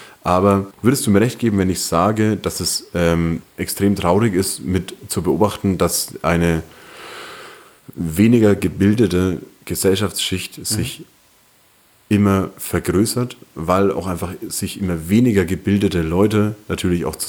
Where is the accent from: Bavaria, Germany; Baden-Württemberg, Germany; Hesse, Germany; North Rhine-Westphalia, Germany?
Bavaria, Germany; ich bin ja im Landkreis Fürth aufgewachsen